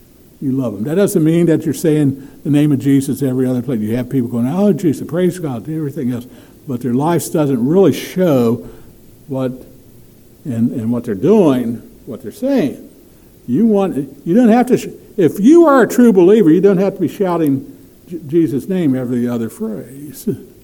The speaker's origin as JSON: {"language": "English", "region": "West Virginia", "country": "United States", "said": "I'm from West Virginia. We leave ours out."}